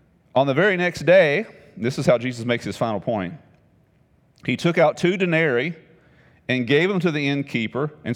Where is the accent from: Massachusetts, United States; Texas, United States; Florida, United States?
Texas, United States; I lived in East Texas, Beaumont area, and I was coming home to my hometown, which was about 30 minutes away